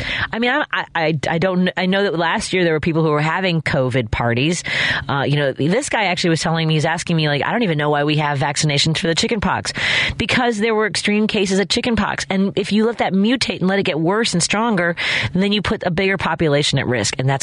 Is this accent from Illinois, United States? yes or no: yes; Chicago, Illinois, United States; I grew up in Norwood Park